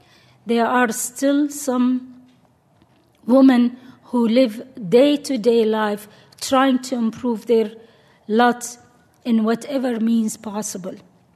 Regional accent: Syria; I come originally from Syria, that's considered a very, quote-unquote, moderate country in terms of the practice of Islam and the society there.

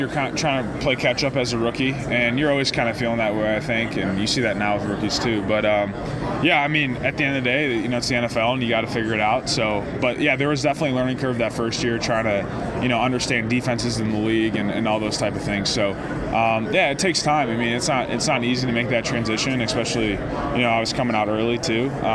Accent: Chicago, Illinois, United States; But, yeah, I mean, obviously I would love to be in Chicago. It's my hometown and, you know, my hometown team and all those things.

